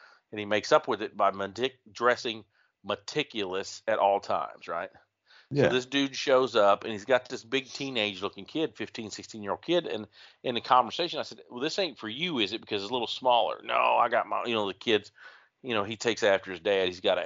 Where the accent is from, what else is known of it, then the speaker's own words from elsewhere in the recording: the Ozarks, United States; Okay. Well, I'm from the Ozarks. They're all the same to us.